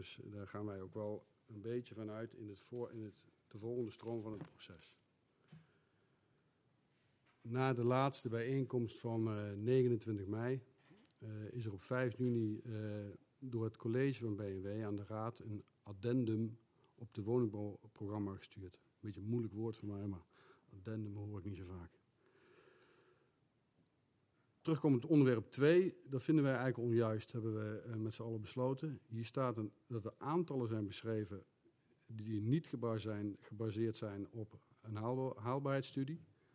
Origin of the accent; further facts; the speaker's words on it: Duiven, Gelderland, Netherlands; Ik ben geboren en getogen in Duiven. Ik woon op het moment in de Lombokstraat